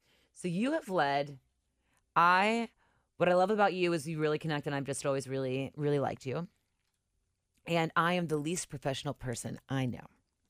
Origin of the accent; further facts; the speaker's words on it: White Oak, Ohio, United States; I love being from the West Side. I'm from White Oak.